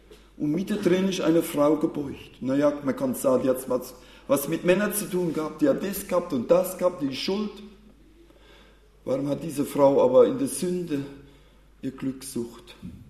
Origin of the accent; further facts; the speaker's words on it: Rhineland-Palatinate, Germany; Ich komme aus dem Bundesland Rheinland-Pfalz